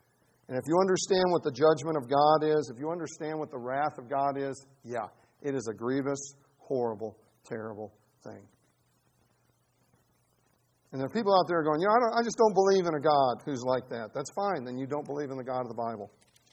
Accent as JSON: {"language": "English", "town": "Chicago", "region": "Illinois", "country": "United States", "said": "I'm like, I'm from Chicago."}